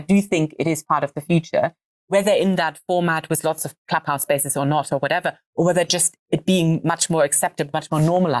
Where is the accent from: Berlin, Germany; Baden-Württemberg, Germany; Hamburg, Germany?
Hamburg, Germany; English is a second language; now in United Kingdom; As you both know, I'm German originally, so I grew up in Hamburg.